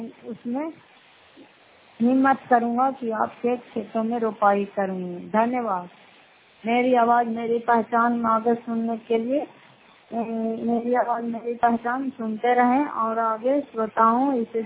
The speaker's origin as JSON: {"language": "Hindi", "region": "Bihar", "country": "India", "said": "घर फतेहपुर पंचायत मकौटा जिला नालंदा प्रा पछड़ा ब्लॉक की निवासी हूँ।"}